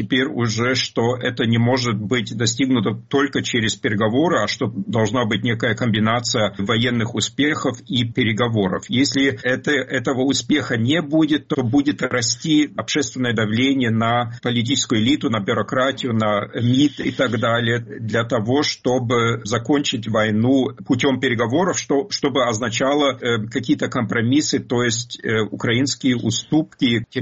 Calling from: Germany; я сейчас из Германии говорю

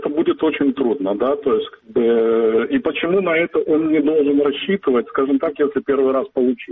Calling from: Boryspil, Kyiv Oblast, Ukraine; Борисполь беспокоит.

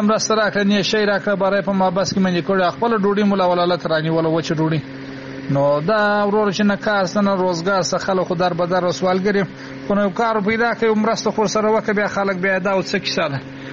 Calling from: Kandahar, Afghanistan; زه دلته په کندهار کې اوسېږم.

